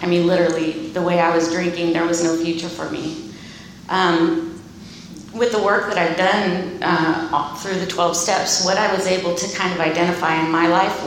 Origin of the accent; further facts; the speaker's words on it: Arroyo Grande, California, United States; from Arroyo Grande, and I'm an alcoholic.